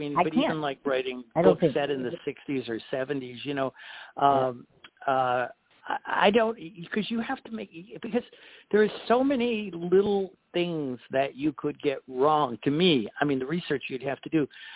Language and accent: English; Cleveland, Ohio, United States; More than just Ohio, because I'm from Cleveland, Ohio